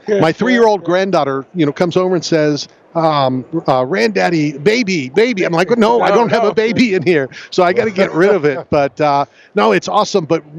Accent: Philadelphia, Pennsylvania, United States; every time the Philly fans do Philly fan things, I'm pretty proud because I'm a Philadelphian.

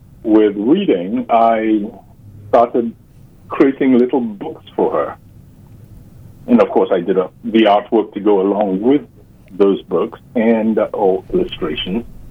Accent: Ghana; moved away as an adult; Originally, I'm from Ghana, West Africa, and I came out here, studied physics, and got involved in computers and engineering.

